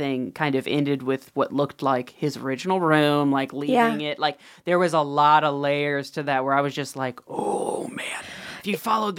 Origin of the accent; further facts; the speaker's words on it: Ohio, United States; And I'm from Ohio, so let's give it a try.